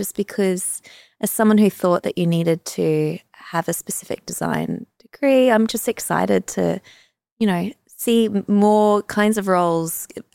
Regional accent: Brisbane, Queensland, Australia; also I'm from Brisbane.

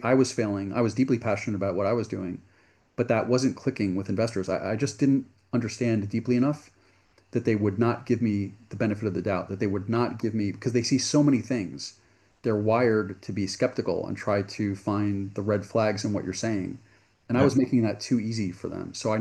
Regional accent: United States; moved away as an adult; now in Jerusalem, Israel; I'm from the US. You can hear from my accent. I'm not from Israel. I moved to this country years ago as a lawyer

